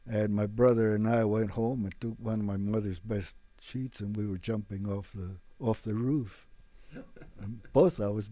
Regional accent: El Paso, Texas, United States; Super. It was just, I was born there on Chelsea Street, and my dad owned a couple of farms, and we worked all the time.

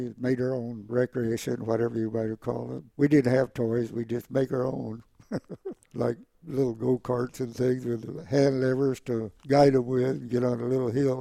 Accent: Blue Jacket, Oklahoma, United States; born there; I was born in Blue Jacket, Oklahoma, up in the northeastern corner in a rail town where my dad was a blacksmith.

